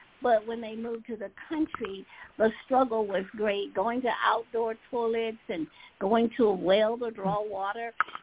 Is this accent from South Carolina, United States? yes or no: yes; South Carolina, United States; Well, at a very young age, growing up in South Carolina